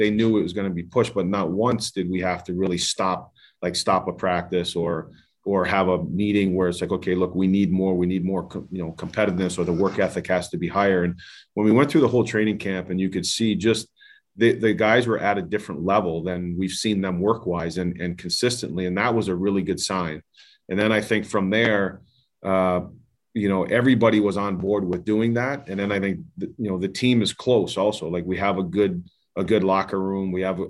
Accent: Rhode Island, United States; I'm from Rhode Island, so I actually grew up a Boston Bruins fan when I was growing up with all the New England sports teams.

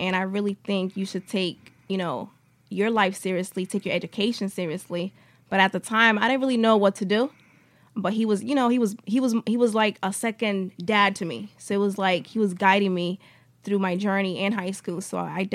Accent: Bridgeport, Connecticut, United States; Yeah, so I'm from Bridgeport, Connecticut.

